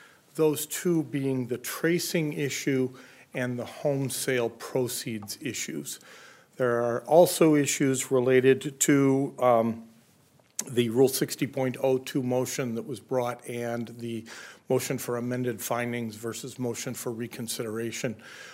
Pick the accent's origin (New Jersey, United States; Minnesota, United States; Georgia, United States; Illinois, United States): Minnesota, United States; Mankato; I'm an attorney from Mankato, Minnesota, fighting a Minnesota cold.